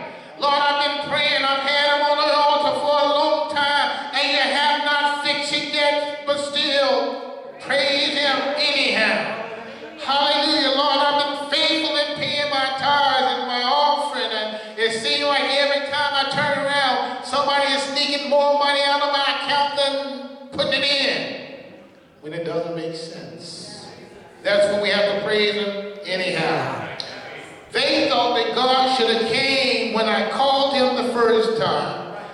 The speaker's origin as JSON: {"language": "English", "town": "Atlanta", "region": "Georgia", "country": "United States", "accent": "Southern", "said": "Sometimes every once in a while I'm from Atlanta, so I just slip that south in there for y'all."}